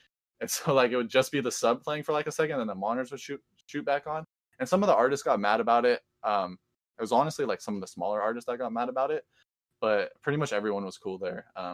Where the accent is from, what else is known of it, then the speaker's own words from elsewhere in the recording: California, United States; And I'm from California, so I'm, like, trying to plan the show in Atlanta from California.